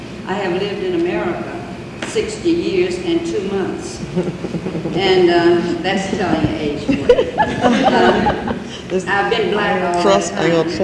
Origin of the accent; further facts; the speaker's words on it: Mississippi, United States; But I grew up in Mississippi where things were not supposed to be as good as they were supposed to be in Champaign, Urbana at the time the ladies have spoken of.